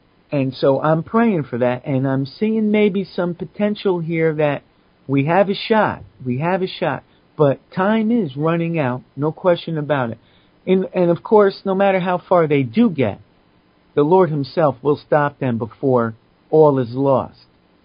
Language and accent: English; United States; as an American who loves my country and knowing that my country is the cause of all the other countries' problems